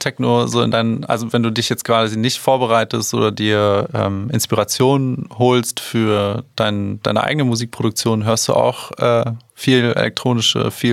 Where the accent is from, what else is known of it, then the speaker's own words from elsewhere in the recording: West Germany, Germany; ich komme aus Westdeutschland, bin ein 90er-Kind.